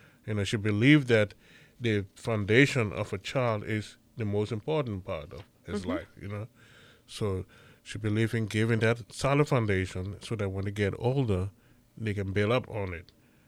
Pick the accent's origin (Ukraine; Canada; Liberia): Liberia; now in United States; She taught, and we are originally from Liberia, West Africa.